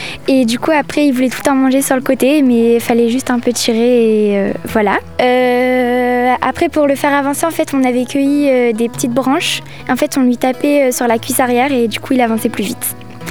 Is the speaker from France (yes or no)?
yes; Normandy, France; j'ai 13 ans. Je viens de Normandie